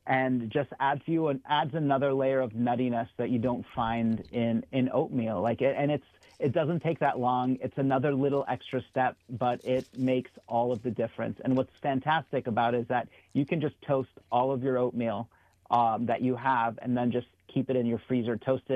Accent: Doha, Qatar; So growing up in Doha, bagels weren't super easily accessible.

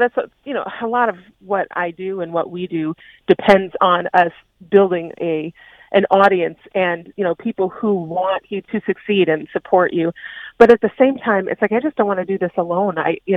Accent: Michigan, United States; Well, when I grew up in Michigan, but I moved away for a while. And when I moved back to Michigan

